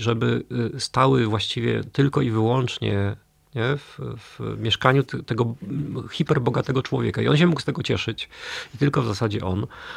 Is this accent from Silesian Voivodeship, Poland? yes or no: yes; Silesian Voivodeship, Poland; Ja jeszcze jestem Ślązakiem i jestem w Katowicach